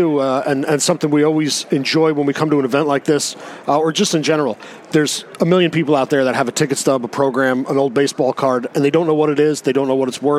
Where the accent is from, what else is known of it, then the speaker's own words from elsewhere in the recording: New York, United States; now in Philadelphia, United States; I grew up in New York.